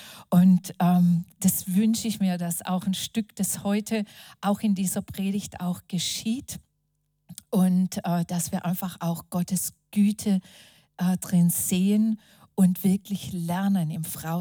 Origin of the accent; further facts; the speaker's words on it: Dettingen an der Erms, Baden-Württemberg, Germany; wir kommen hier aus der Ecke, mein Mann und ich aus Dettingen-Erms. Da sind wir aufgewachsen